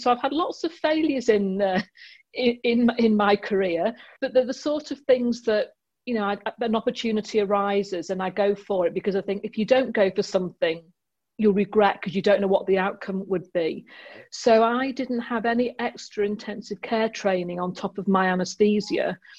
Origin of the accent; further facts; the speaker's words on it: North West England, United Kingdom; also born or lived in Leeds; So I was brought up on the Wirral.